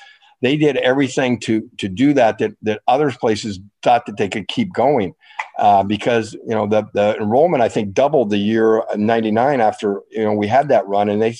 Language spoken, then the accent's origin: English; Spokane, Washington, United States; I don't know that I'd still be married if Darcy and I, you know, both born and raised in Spokane, all had our own cronies, our own friends.